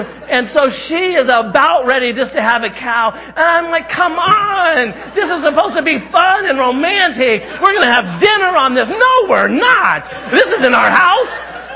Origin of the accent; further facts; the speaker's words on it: Indiana, United States; also born or lived in Jamestown, United States; Even though I grew up in Indiana, I was in high school my junior and senior year right here in Rhode Island. And we lived in Jamestown.